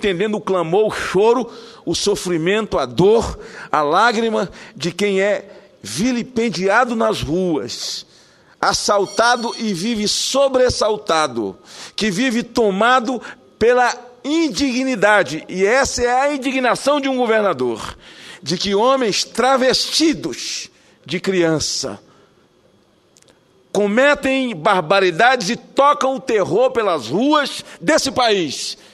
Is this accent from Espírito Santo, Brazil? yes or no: yes; Espírito Santo, Brazil; lá no meu estado, e todo mundo sabe da tradição do Espírito Santo com essas tais panelas de barro